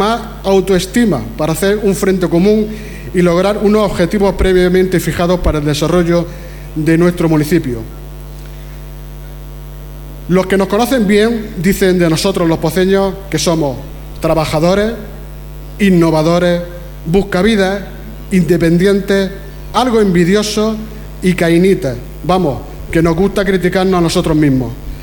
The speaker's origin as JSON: {"language": "Spanish", "town": "Pozo Alcón", "region": "Andalusia", "country": "Spain", "tie": "born or raised there", "said": "Pozo Alcón es tierra fronteriza, que mi pueblo tiene gente emprendedora y que siempre han sabido sacar lo mejor de sí mismo."}